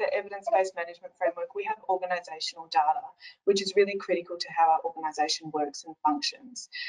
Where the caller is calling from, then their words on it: Victoria, Australia; I'm calling in from Jajah Warung country